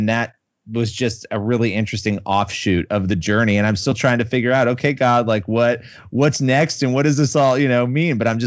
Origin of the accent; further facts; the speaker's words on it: Rochester, New York, United States; I grew up in Rochester, New York. That was where I grew up.